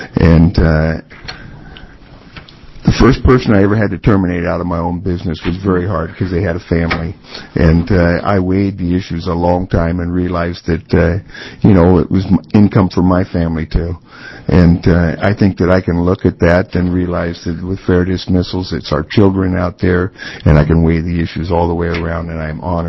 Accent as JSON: {"language": "English", "town": "Forest Grove", "region": "Oregon", "country": "United States", "said": "I'm from Forest Grove, Oregon."}